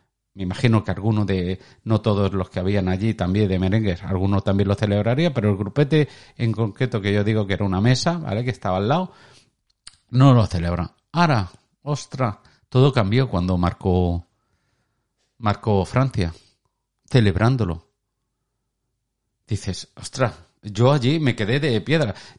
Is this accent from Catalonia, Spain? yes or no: yes; Barcelona, Catalonia, Spain; yo soy de aquí, de Barcelona